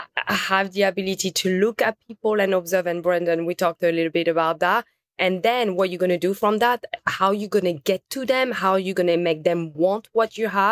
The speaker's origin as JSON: {"language": "English", "town": "Lyon", "region": "Auvergne-Rhône-Alpes", "country": "France", "moved": "yes", "lives_now": "New York, United States", "said": "I'm originally from Lyon, third largest city in France."}